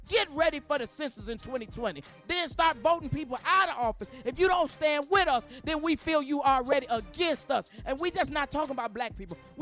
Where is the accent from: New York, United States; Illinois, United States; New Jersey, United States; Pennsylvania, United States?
Illinois, United States; Chicago; I'm from Chicago. I'm raised in Chicago. We vote early and often.